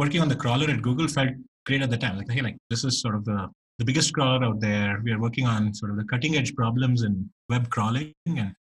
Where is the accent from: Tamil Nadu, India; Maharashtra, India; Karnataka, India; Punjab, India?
Karnataka, India; Bangalore; yeah, and it was even rarer when I grew up in India in Bangalore.